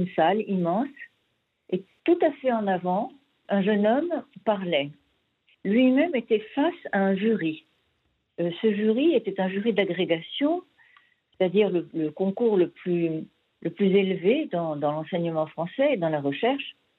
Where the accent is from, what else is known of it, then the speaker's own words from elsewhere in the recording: Algeria; born there; also born or lived in Germany; Quoique moi, je considère que je suis née en Algérie et en Allemagne.